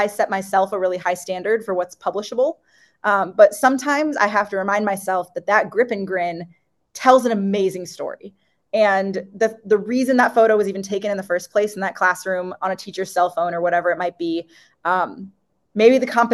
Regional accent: Madison, Wisconsin, United States; Plus, being from Wisconsin is great, as I am too.

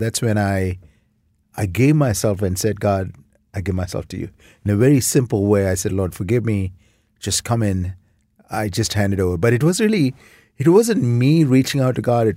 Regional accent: India; now in Canada; I came from India, Wayne. Came to Canada in 1989. I grew up in India. I grew up in a beautiful home.

